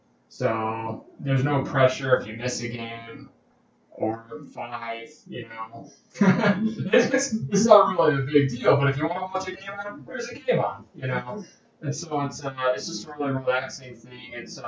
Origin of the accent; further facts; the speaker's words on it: Brookfield, Wisconsin, United States; I'm from Brookfield, Wisconsin.